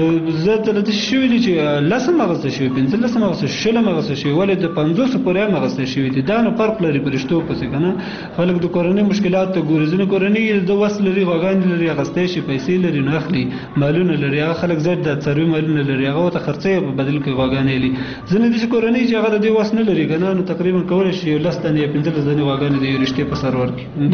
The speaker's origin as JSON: {"language": "Pashto", "region": "Kunar", "country": "Afghanistan", "said": "زه اصلا د کونړ ولایت اوسیدونکی یم."}